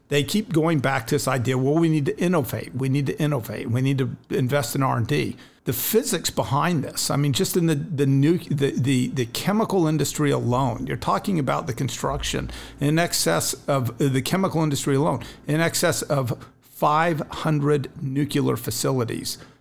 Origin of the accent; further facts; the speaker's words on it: United States; I've never felt like the people there hate me because I'm an American.